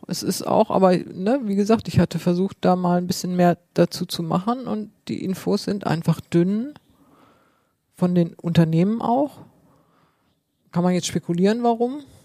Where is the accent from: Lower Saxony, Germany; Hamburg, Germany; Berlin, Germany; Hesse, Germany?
Lower Saxony, Germany; Hanover; Als Hannoveranerin natürlich sehr groß